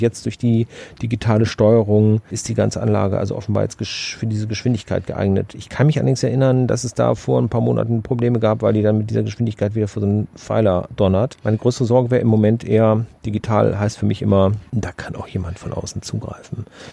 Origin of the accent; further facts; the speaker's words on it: Wuppertal, North Rhine-Westphalia, Germany; liegt ja noch das gute alte Wuppertal, meine alte Heimatstadt.